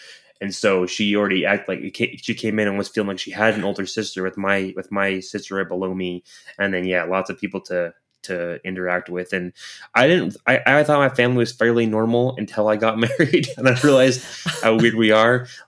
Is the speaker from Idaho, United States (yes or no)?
yes; Idaho, United States; now in Utah, United States; Just saying, I grew up in Idaho and then I came down to Utah to go to school, BYU in Provo.